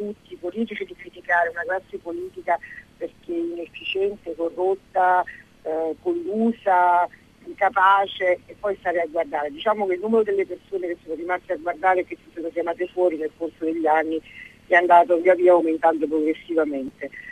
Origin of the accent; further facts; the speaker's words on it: Campania, Italy; Dalle mie parti in Campania ci sono imprese molto importanti che sono state lasciate morire